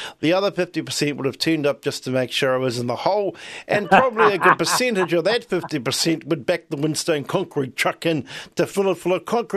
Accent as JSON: {"language": "English", "country": "New Zealand", "said": "I'm from New Zealand. And then I proudly say, I'm Māori, of course."}